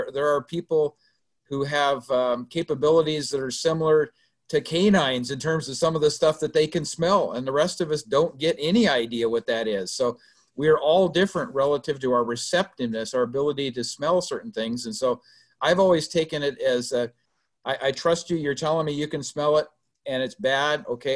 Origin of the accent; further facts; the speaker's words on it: California, United States; I grew up in Stanislaus County, and that was very much the type of situation with all the pesticides and sprays